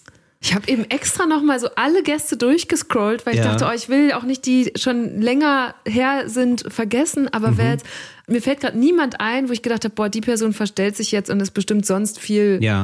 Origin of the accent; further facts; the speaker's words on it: North Rhine-Westphalia, Germany; Ich bin ein Kind des Münsterlands.